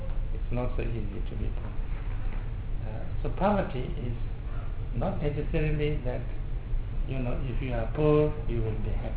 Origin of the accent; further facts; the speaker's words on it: Sikkim, India; English is a second language; I come from Sikkim. We had a small kingdom. Now it's part of India.